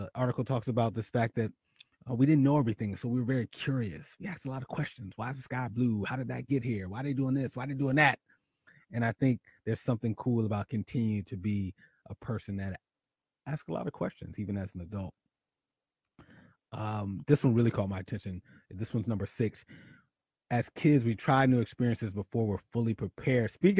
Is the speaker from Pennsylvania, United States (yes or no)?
yes; Philadelphia, Pennsylvania, United States; one of my other dreams was to be mayor of Philadelphia. Yep, mayor of Philadelphia, my hometown, such a bloody love.